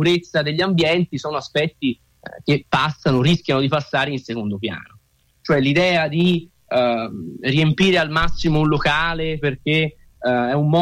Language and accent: Italian; Rignano sull'Arno, Tuscany, Italy; nelle periferie delle città, come Rignano sull'Arno, da dove vengo io